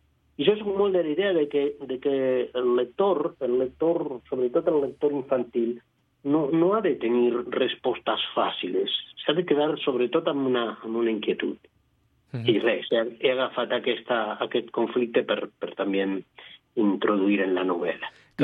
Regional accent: Montevideo, Uruguay; Catalan is a second language; now in Vic, Spain; jo vaig arribar a Catalunya l'any 2014 a viure, no? Ja, a més, Montevideo Vic, o sigui, jo vaig arribar al cor de Catalunya.

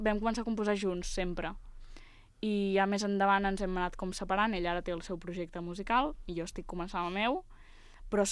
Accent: Sant Carles de la Ràpita, Catalonia, Spain; A la Ràpita.

